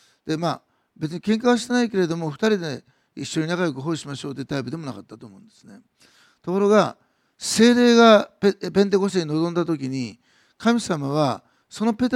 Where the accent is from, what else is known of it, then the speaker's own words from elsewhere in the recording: Osaka, Japan; 私は母は、兵庫で、父は愛媛ですけども、まあ、大阪生まれの大阪育ちなんですね。根っからの大阪です。